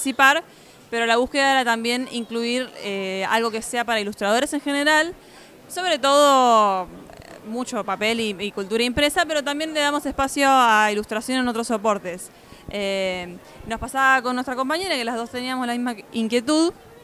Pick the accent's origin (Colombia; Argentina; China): Argentina; Mar del Plata, Buenos Aires Province; Sí, nacida y criada en Mar del Plata todavía, ahí.